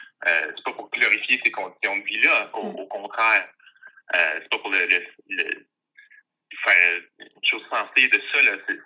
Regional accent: Sudbury, Ontario, Canada; Moi, je suis originaire de Sudbury, en Ontario. Puis, j'ai toujours... je viens d'un trou, parce que littéralement, ce lit, c'est un cratère. mais c'est une ville qui est rough ses bords, on va dire.

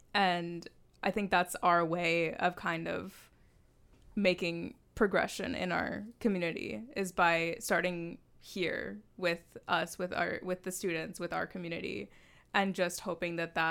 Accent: Langley, British Columbia, Canada; I grew up in Langley, so I'm not really super familiar with like the queer scene in Abbotsford or Chilliwack or Mission

